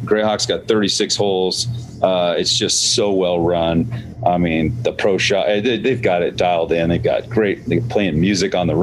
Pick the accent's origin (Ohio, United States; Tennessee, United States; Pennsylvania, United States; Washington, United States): Washington, United States; Seattle; I'm kind of all over. I'm from Seattle